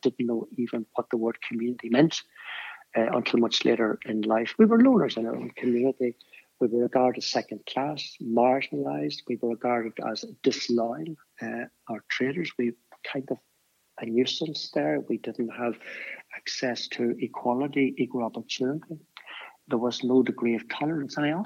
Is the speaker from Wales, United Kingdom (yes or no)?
no; Belfast, Northern Ireland, United Kingdom; growing up in Belfast, that allowed me to stay connected with my Irishness and my nationalism.